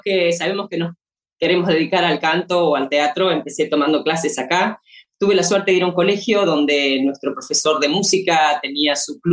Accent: Buenos Aires, Argentina; yo quería volver a trabajar en mi país

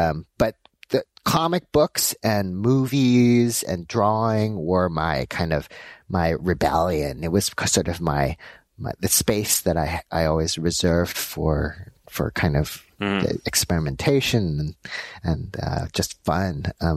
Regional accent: Los Angeles, California, United States; So I was born in Los Angeles. My parents are Korean. I grew up in LA.

